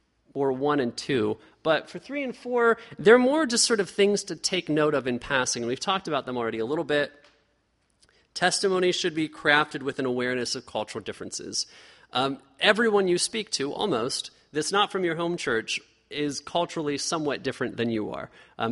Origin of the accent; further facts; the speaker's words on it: Plain City, United States; so I grew up in Plain City